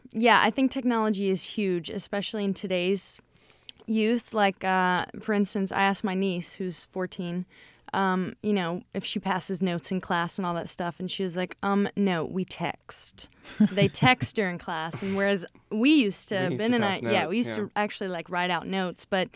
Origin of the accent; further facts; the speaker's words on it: North Carolina, United States; now in Sacramento, United States; I'm originally from North Carolina. After college, I came out to Sacramento, and I was here for, I think, like 2.5 years maybe.